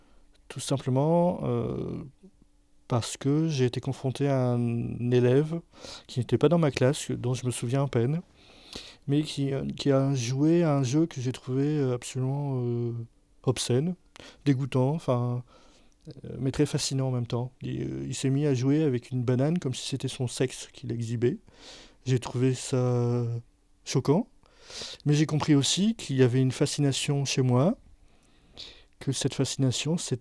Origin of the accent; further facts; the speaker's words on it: Maubeuge, Hauts-de-France, France; moved away as an adult; je suis né à Maubeuge, je suis resté dans le Nord jusqu'à l'âge de 19 ans.